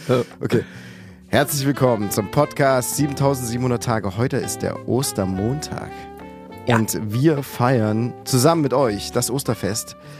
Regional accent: Saxony, Germany; Bei uns im Vogtland heißt es, glaube ich, du Kriebel.

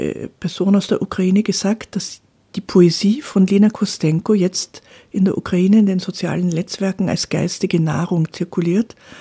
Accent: Austria; das wissen wir als Österreicher sehr gut

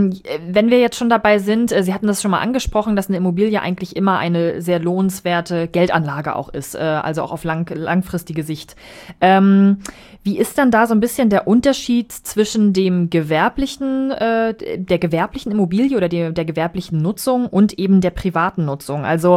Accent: Greifswald, Mecklenburg-Vorpommern, Germany; born there; also ich bin gebürtige Greifswalderin auch

